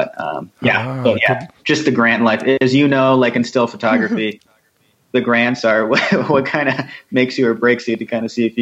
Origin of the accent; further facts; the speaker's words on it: Chicago, Illinois, United States; born there; now in New Mexico, United States; Oh, I was born in Chicago, by the way. So I'm also from the Midwest.